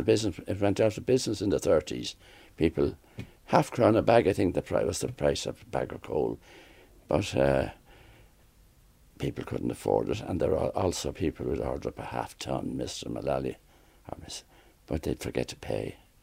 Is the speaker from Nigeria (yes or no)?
no; Talla, Ireland; Talla. On Main Street, Talla, I grew up. At the corner, just round from the Green Dragon pub, as you turn up the Talla Street and up towards the Protestant church and graveyard.